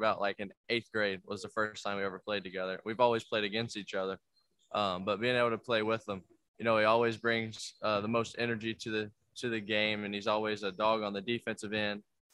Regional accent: Kentucky, United States; I'm from Kentucky. I live an hour from Kentucky.

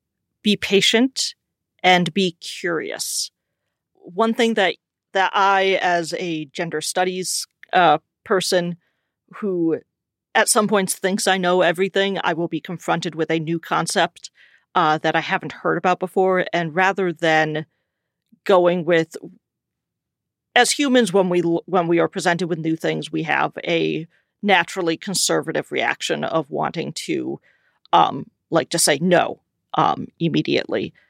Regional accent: South Dakota, United States; now in Minnesota, United States; as opposed to my home state of South Dakota, it feels like the work that I'm doing in Minnesota is going somewhere.

